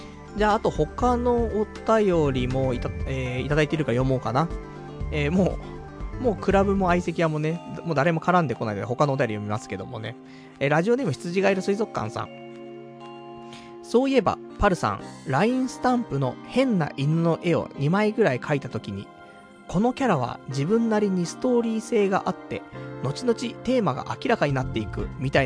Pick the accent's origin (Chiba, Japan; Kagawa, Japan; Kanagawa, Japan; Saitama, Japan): Saitama, Japan; now in Tokyo, Japan; 私埼玉県民ですからね、もともとね。実家も埼玉ね。埼玉生まれ、埼玉育ち。だけど、今は、ね、コンクリートジャングル池袋だからさ、若干ね、東京民ですよっつって